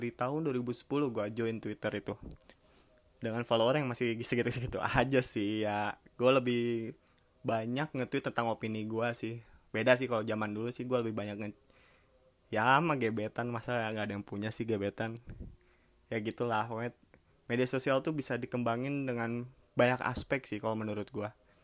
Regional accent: Bandung, West Java, Indonesia; born there; Gue lahir di Bandung tahun 97, tepatnya tanggal 9 bulan September.

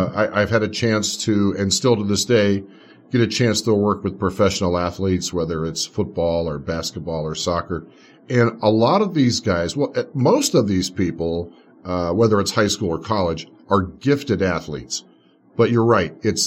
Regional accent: Ohio, United States; born there; Yeah, I was born in Ohio, and there's a hospital in Ohio.

